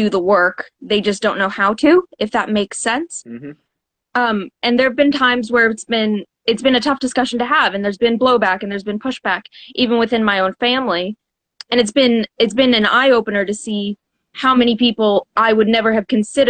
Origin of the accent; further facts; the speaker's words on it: New Jersey, United States; also born or lived in Atlanta; Well, I was born in Atlanta and I spent my early childhood in New Jersey, and I live in Suwanee right now.